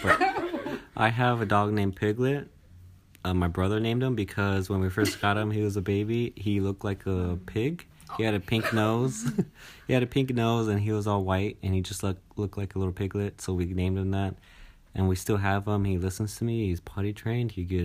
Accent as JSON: {"language": "English", "town": "Long Beach", "region": "California", "country": "United States", "also_born_or_lived": "Utah / Colorado / Mexico", "said": "But I was born in Long Beach, California. And I lived there. I lived in Utah. And I lived in Junction, Colorado. And I lived in Mexico for like a year."}